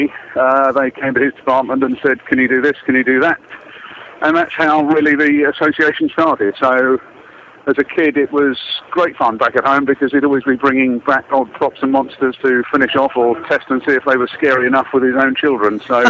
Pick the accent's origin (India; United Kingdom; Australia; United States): United Kingdom; England; Born and bred in England.